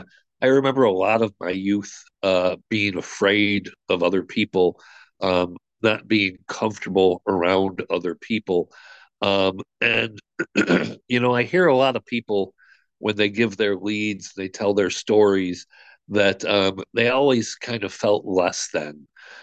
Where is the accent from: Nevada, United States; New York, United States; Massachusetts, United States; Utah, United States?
New York, United States; Buffalo; born there; So I'll start off by telling you that I was born in Buffalo, New York, pretty normal coming into this world.